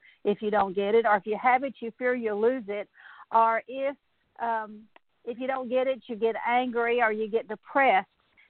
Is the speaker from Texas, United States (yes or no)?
yes; Texas, United States; You know, I grew up in South Texas, and I didn't, in where I grew up, there was mesquite trees and sparrows, and I never saw the beautiful birds that like I see in East Texas